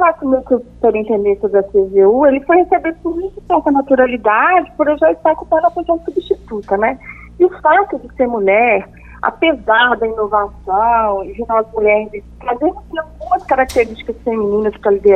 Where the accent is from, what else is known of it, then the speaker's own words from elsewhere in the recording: Minas Gerais, Brazil; Eu sou mineira